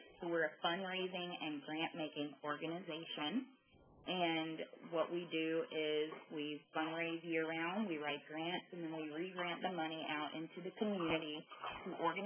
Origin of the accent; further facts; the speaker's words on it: Florida, United States; I'm from Florida.